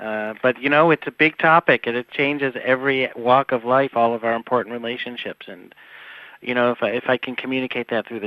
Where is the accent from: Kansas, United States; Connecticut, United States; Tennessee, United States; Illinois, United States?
Illinois, United States; Chicago; So I'm from Chicago. Chicago is a famously racially divided city.